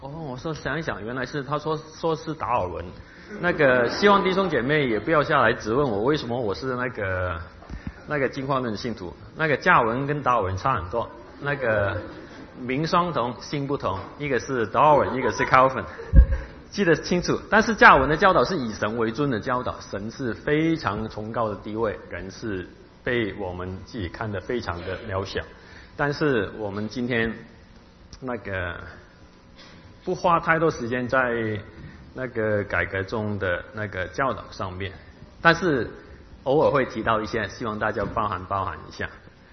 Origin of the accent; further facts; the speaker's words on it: Hong Kong; Chinese is a second language; 我讲话文法就本来是很奇怪的，因为我是香港人